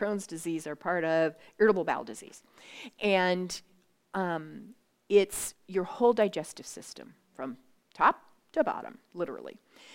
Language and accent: English; Ketchikan, Alaska, United States; If you don't know me, I am from Ketchikan, and so's Doug.